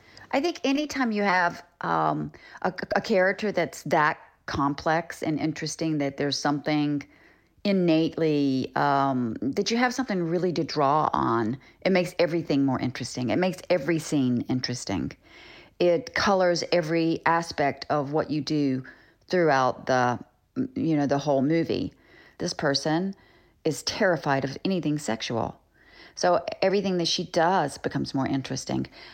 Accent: the South, United States; Growing up in the South, I think it wasn't uncommon, especially because I'm older

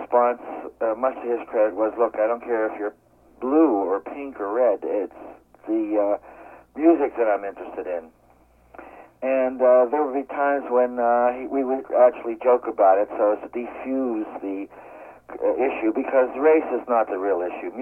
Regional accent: Pittsburgh, Pennsylvania, United States; born or raised there; now in New York, United States

